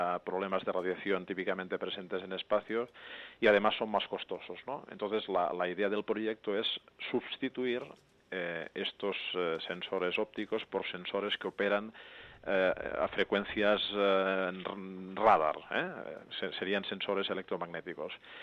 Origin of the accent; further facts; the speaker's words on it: Catalonia, Spain; Yo soy catalán